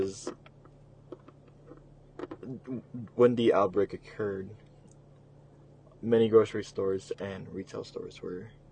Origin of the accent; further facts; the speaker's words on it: San Antonio, Texas, United States; I was born in San Antonio, Texas. Where are you from? Also San Antonio, Texas as well.